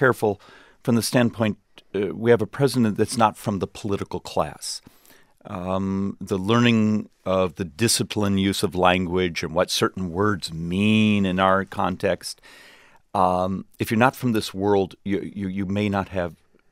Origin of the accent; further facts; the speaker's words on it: Arizona, United States; are at 6 a.m. and I'm from Arizona